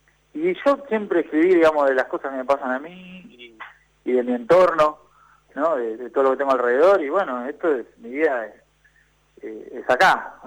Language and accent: Spanish; Buenos Aires, Argentina; vivía en la casa donde me crié, en Boedo, y acá, bueno, donde vivo ahora está a dos cuadras.